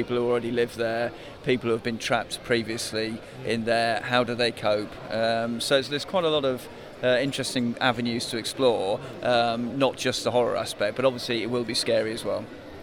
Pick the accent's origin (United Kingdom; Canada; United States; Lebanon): United Kingdom; South East England; also born or lived in Kenya; now in York, United Kingdom